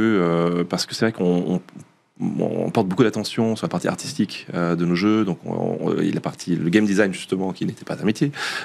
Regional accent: France; nous, en tant que Français

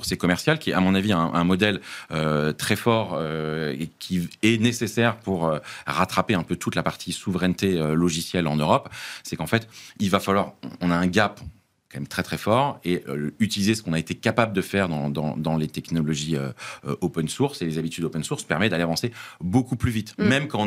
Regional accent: France; J'ai pas besoin d'aller dire que je suis français.

